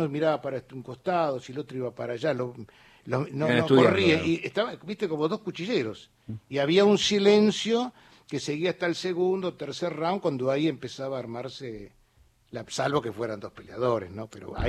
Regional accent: Argentina; cómo somos argentinos

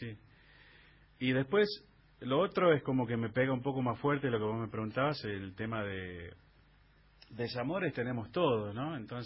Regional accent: Buenos Aires, Argentina; born there; Bueno, yo nací en Buenos Aires, en principio, ¿no?

